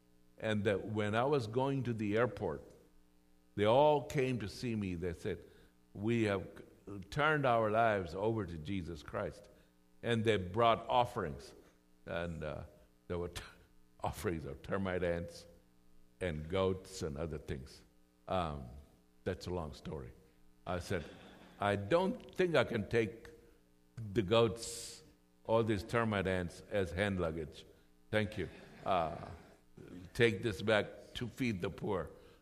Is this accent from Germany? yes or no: yes; Germany; And then later we immigrated to Germany. And I grew up in Germany. I'm a Christian.